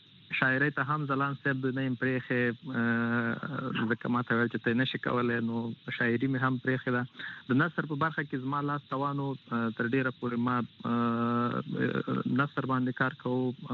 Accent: Nangarhar, Afghanistan; also born or lived in Kabul; موږ د ننګرهار ولایت کې یو

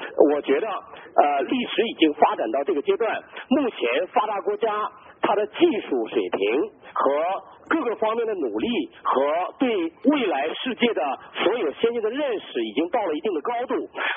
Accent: Tianjin, China; 你好，我是来自中国大陆的

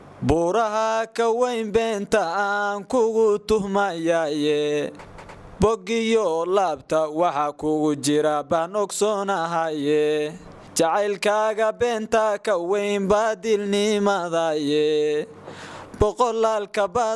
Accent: Binna, Bari, Somalia; Anigu waxaan dhashay 27-dii bishii afraad 1993. Waxaan ku dhashay deegaanka Binna, degmada Gumbax ee gobolka Bari. Waxbarashadaydii asaaskeedii degmada Gumbax baan ka qaatay.

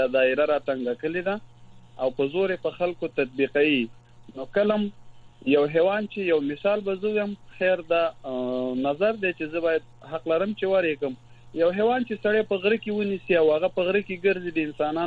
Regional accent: Afghanistan; نو مونږ افغانان یو، زمونږ د ټولو افغانانو کلچر یو دی،

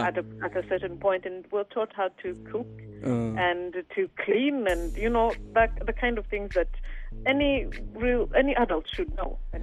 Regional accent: Rwanda; now in Sweden; I was raised by a traditional mother, African mother from Rwanda.

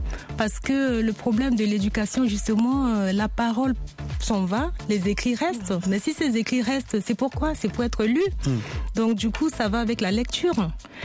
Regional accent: Bangui, Central African Republic; je suis née à Bangui, j'ai grandi.

